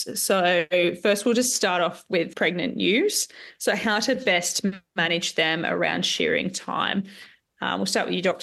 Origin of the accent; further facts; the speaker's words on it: Western Australia, Australia; So I'm from the Central Wheat Belt.